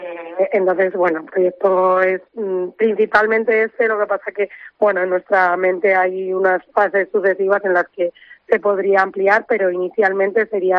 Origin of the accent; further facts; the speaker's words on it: Tinajas, Castilla-La Mancha, Spain; los tres socios que formamos parte de esta iniciativa somos de Tinajas, que es un pueblo que está como a 10 kilómetros de Olmeda de la Cuesta.